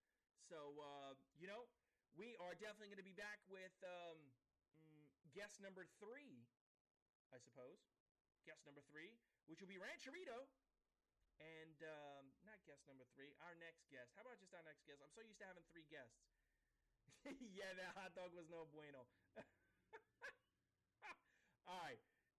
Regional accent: New York, United States; I'm from New York. I had all types of crazy dogs.

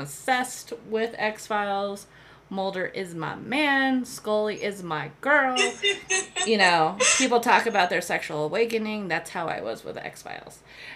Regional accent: Colorado, United States; Yeah, I'm from Colorado. We don't have a whole lot of that.

